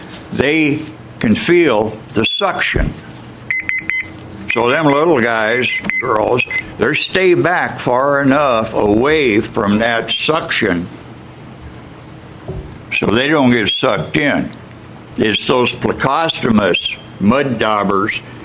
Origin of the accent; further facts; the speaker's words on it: Camas, Washington, United States; also born or lived in Vancouver, United States; I was born here in Vancouver, Washington. I grew up in Camas, Washington. I am a veteran. I'm college educated.